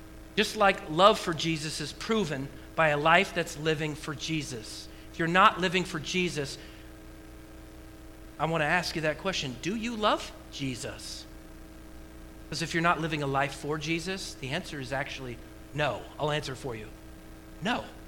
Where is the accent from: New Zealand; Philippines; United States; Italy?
United States; Oregon; I'm from Oregon. We hug trees, okay?